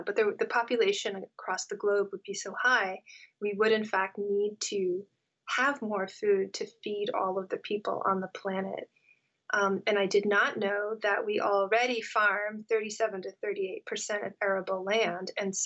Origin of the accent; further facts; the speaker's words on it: California, United States; I always sort of was this, you know, know-it-all American kid growing up in California